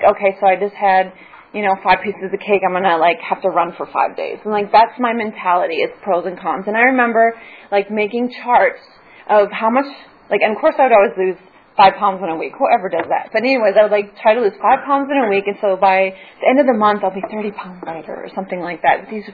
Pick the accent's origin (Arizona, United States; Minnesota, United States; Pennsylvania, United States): Minnesota, United States; And so I grew up in Minnesota where Pamela Anderson is the ideal person, and I don't look like that.